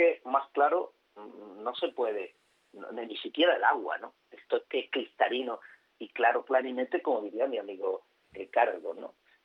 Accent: Spain; yo soy español de España.

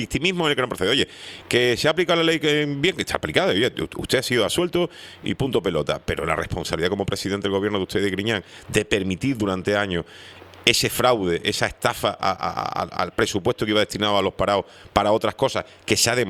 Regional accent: Seville, Andalusia, Spain; yo siendo andaluz de nacimiento, sevillano

